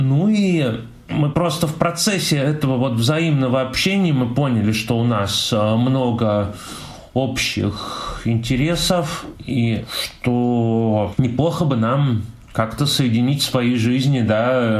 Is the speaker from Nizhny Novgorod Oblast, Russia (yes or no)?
yes; Nizhny Novgorod, Nizhny Novgorod Oblast, Russia; мне 43 года. Я родился и вырос в Нижнем Новгороде, тогда еще это был Горький первоначально. В 1999 окончил Нижегородскую школу-интернат для слепых и слабовидящих.